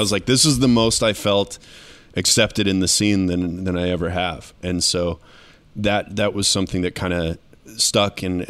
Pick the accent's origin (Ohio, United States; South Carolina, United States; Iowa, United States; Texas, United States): Texas, United States; now in New York, United States; I'm from Texas, but I moved to New York doing film, like acting kind of stuff.